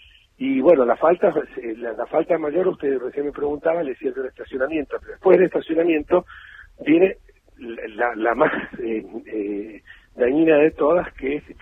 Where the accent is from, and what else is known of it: Buenos Aires, Argentina